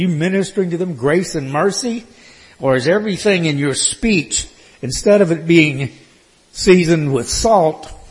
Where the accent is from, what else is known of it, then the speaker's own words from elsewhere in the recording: the South, United States; As a boy growing up in the South, the phrase I heard over and over again was